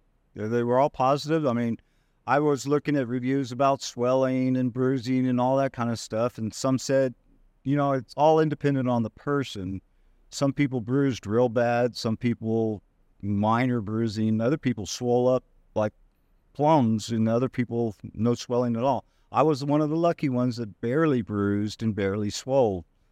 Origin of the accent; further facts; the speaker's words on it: Texas, United States; Well, I thought about Mexico. I'm from Texas, and I thought about Mexico because I knew about Mexico dental work.